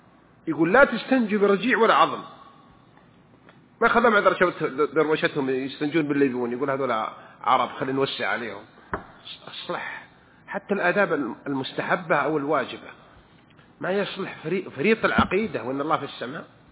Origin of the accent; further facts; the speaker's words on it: Riyadh, Riyadh Province, Saudi Arabia; accent: Riyadh; وإني من الرياض حسبني لأن أنا عشت في الرياض يعني لهجتي شوية أحيانا من الرياض.